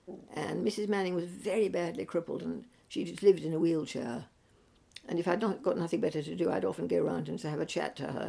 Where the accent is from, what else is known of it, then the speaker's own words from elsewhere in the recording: Winchester, South East England, United Kingdom; born there; She had a specialist in Winchester Hospital. Mm. And I was born in Sarum Road Nursing Home, just above the hospital.